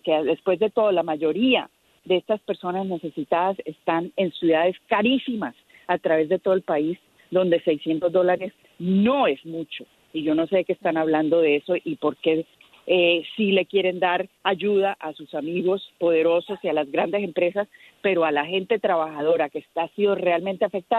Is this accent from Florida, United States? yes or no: yes; Florida, United States; Yo soy de la Florida, represento la Florida